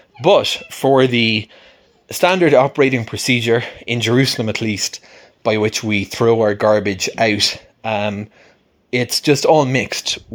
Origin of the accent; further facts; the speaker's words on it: Ireland; moved away; which is something I grew up in Ireland.